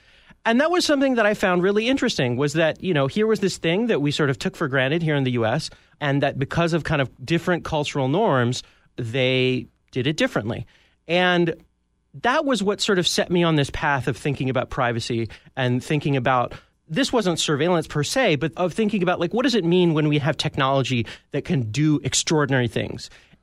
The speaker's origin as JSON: {"language": "English", "region": "California", "country": "United States", "also_born_or_lived": "Bonn, Germany", "said": "I'm from California. I've lived in California most of my life."}